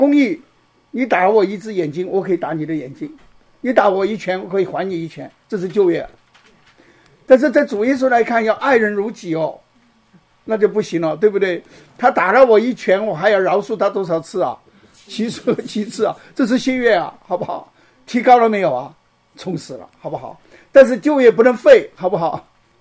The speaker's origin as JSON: {"language": "Chinese", "country": "China", "said": "所以我们中国人常常就把它喊成上帝，也有的人嘴巴说叫天老爷啊"}